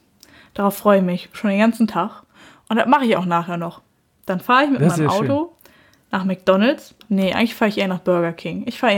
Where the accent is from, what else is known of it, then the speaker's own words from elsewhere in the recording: North Rhine-Westphalia, Germany; ich komme aus dem Pott, wir reden hier so.